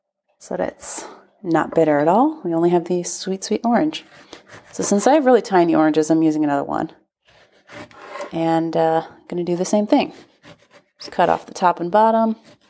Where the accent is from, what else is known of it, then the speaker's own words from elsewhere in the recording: United States; now in Italy; And I'm an American, even though I'm in Italy, so it's like, of course, my thoughts go out to my country.